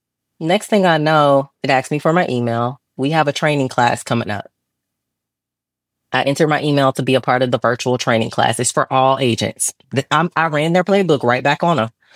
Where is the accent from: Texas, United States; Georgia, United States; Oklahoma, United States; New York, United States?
Georgia, United States; Atlanta; And that's how I grew up in Southwest Atlanta. But I'm in Atlanta now, which is the middle of the city.